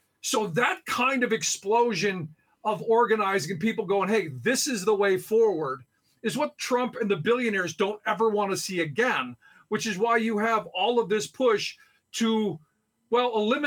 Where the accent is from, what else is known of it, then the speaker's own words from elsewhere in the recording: Cleveland, Ohio, United States; I grew up in Cleveland.